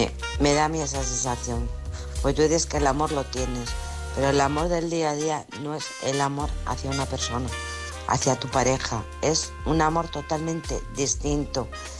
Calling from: Alcorcón, Community of Madrid, Spain; de Alcorcón.

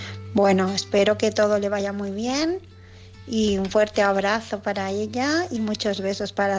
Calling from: Barcelona, Catalonia, Spain; de Barcelona

